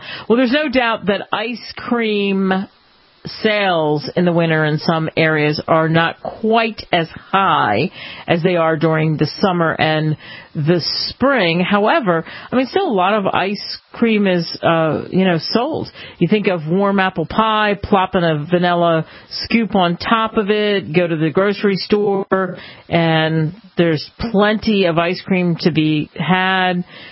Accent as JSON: {"language": "English", "town": "Philadelphia", "region": "Pennsylvania", "country": "United States", "tie": "born or raised there", "also_born_or_lived": "Chicago", "said": "I've lived in every single section of the United States, not every state, but I grew up in Philadelphia."}